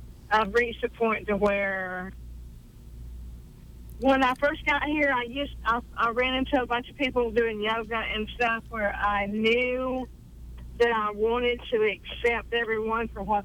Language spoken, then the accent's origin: English; the South, United States; Well, if you can't tell, I was raised in the South